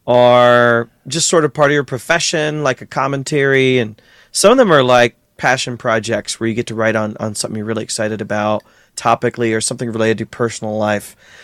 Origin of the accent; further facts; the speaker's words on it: Ohio, United States; I grew up in Ohio, you know, the heartland. And the church that I was a part of as a young person was a conservative Brethren church.